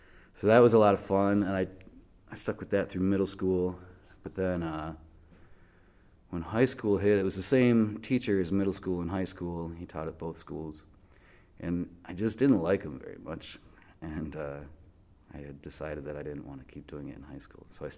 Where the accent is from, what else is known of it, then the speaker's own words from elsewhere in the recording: Westland, Michigan, United States; also born or lived in Garden City, United States / Livonia, United States; I was born in Garden City, Michigan, suburb west of Detroit. And grew up mainly in the towns of Westland and Livonia